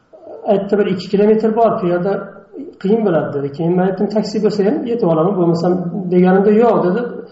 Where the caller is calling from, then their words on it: Turkey; Turkiyadan.